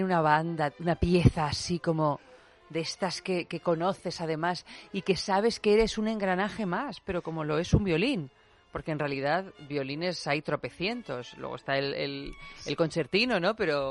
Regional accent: Albacete, Castilla-La Mancha, Spain; yo que soy de Albacete, que está muy influida por la cultura valenciana

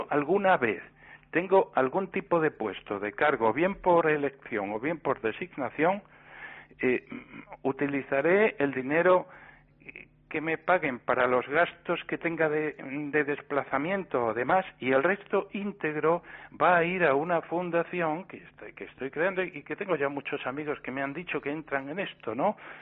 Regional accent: Spain; los españoles somos españoles, no de izquierda o de derecha.

